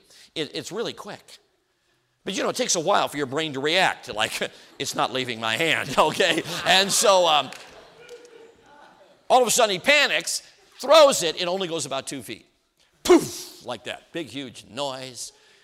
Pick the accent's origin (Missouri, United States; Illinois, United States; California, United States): Illinois, United States; Chicago; I grew up in Chicago. Okay, we know what they all are.